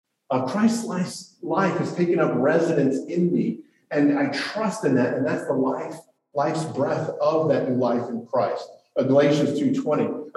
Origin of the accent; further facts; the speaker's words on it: East Coast, United States; I grew up on the East Coast, and I loved body surfing.